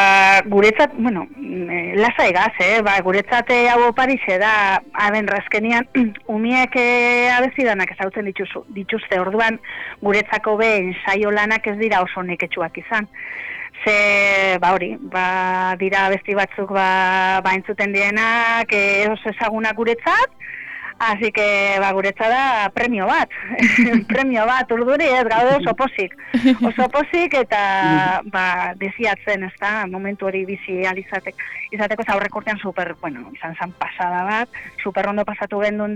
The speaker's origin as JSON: {"language": "Basque", "town": "Aramaio", "region": "Basque Country", "country": "Spain", "said": "gu Aramaiokoa gara, 1300 biztanle gara."}